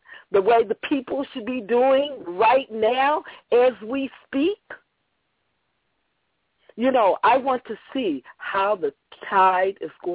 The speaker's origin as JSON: {"language": "English", "region": "Midwest", "country": "United States", "said": "And then I'm from the Midwest"}